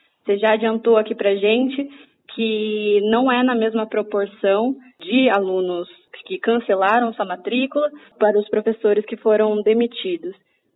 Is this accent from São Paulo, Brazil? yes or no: yes; Sorocaba, São Paulo, Brazil; Eu sou de Sorocaba.